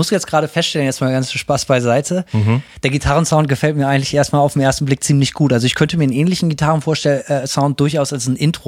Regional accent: West Germany, Germany; Und ich komme aus Westdeutschland

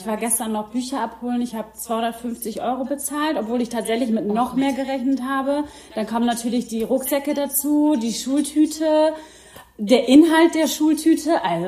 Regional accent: Lower Saxony, Germany; ich bin mittlerweile 38 Jahre alt, komme aus dem schönen Niedersachsen und habe 3 Mädels.

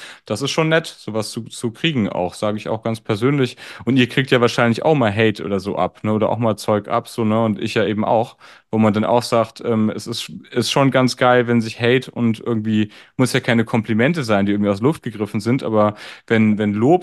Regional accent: West Germany, Germany; now in Berlin, Germany; ich bin Wessi in Berlin

